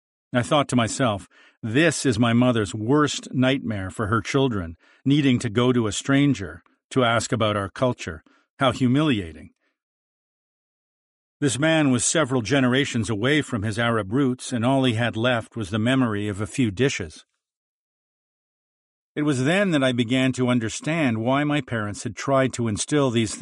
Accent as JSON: {"language": "English", "town": "Edmonton", "region": "Alberta", "country": "Canada", "tie": "born or raised there", "said": "my experience growing up in Northeast Edmonton, where these were common topics of conversation."}